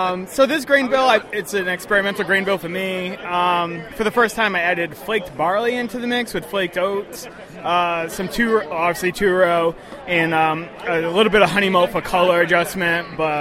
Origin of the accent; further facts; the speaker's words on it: New Bedford, Massachusetts, United States; All right … from New Bedford, Massachusetts, and I am part of the Rhode Island Brewing Society.